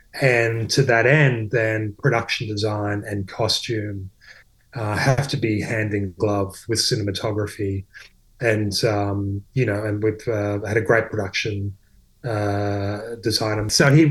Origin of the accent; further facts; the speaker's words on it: Australia; I always get my coast because I'm from Australia.